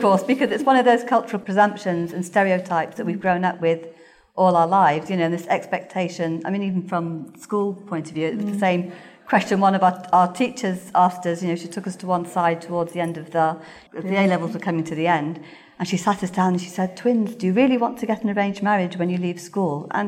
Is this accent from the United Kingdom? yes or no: yes; United Kingdom; We were born and brought up in Britain. We were aware of our Indian heritage, but I don't think we really felt so deeply attached to it until we went to India.